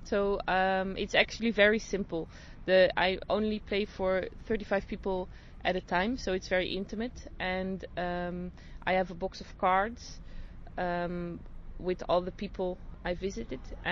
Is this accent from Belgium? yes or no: yes; Belgium; English is a second language; because I'm coming from Belgium, it was quite a big hassle to take this whole cabin